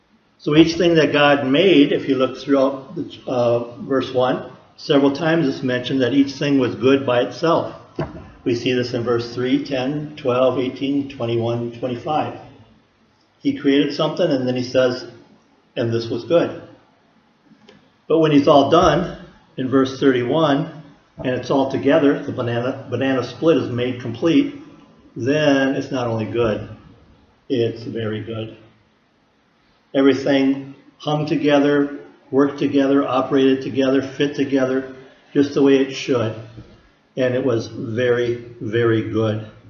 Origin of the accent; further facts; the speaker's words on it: Nekoosa, Wisconsin, United States; When I was young growing up in Nakusa, we didn't travel much as a family. My whole world was pretty much Nakusa, Port Edwards, Wisconsin Rapids. The three towns ran together into each other on the Wisconsin River.